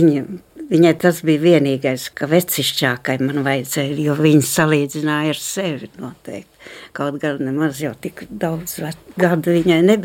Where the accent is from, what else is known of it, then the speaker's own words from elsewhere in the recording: Naukšēni, Valmiera Municipality, Latvia; also born or lived in Rūjiena / Mazsalaca; Laikam es tomēr teiktu, ka tur, ko es piedzimu Naukšēnos, jā, kaut gan nu, Rūjens slimnīcā, bet Naukšēnos tad jau mēs dzīvojām tur. Vēlāk pārgājām uz Mazsalacu, tāpēc man it kā gāja tur skolā un tā saistās ar Mazsalacu